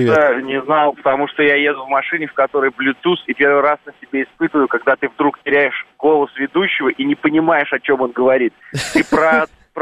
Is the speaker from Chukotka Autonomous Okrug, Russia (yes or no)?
no; Orenburg Oblast, Russia; я же из Оренбургской области.